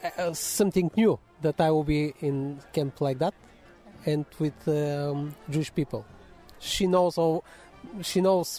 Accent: Plovdiv, Plovdiv Province, Bulgaria; I'm from Plovdiv. This is the second big city in Bulgaria. And there is a Jewish community.

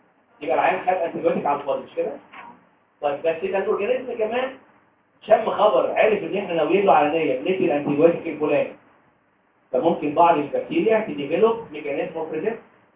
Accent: Egypt; ممكن تكون دي وظيفته هنا عندنا في مصر

